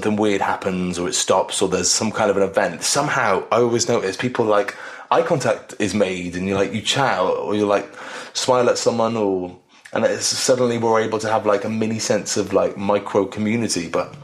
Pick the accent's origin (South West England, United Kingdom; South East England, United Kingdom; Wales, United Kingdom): Wales, United Kingdom; Cardiff; I lived with my mum for the most part in more of the city, in just outside of Cardiff. And then when I was older, I lived with my dad, which was a bit more in the country.